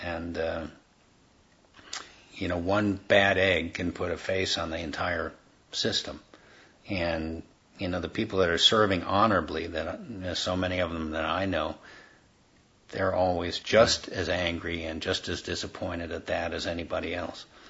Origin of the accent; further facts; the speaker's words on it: United States; born there; But I was born in the United States. I'm proud of it. I love my country.